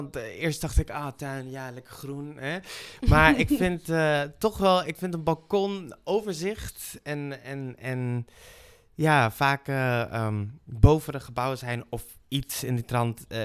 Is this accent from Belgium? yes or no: no; Venezuela; moved away as an adult; also born or lived in Ede / Arnhem; now in Amsterdam, Netherlands; Ik ben in Venezuela geboren in 1993. Ik heb daar tot mijn 18e gewoond. Ik ben in 2012 naar Nederland verhuisd. Ik heb in Ede gewoond, toen in Arnhem. Daar 2 jaar. Ik ben naar Amsterdam verhuisd